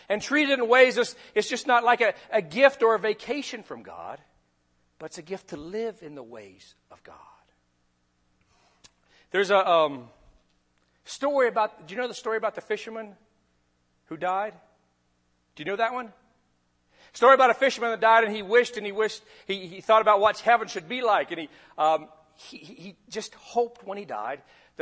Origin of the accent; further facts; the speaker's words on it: Bible Belt, United States; as I was raised kind of in the Bible Belt